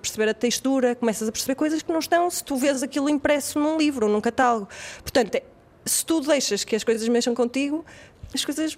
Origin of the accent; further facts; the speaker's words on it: Braga, Norte, Portugal; born there; É o Hospital de São Marcos. Foi onde eu nasci, por acaso.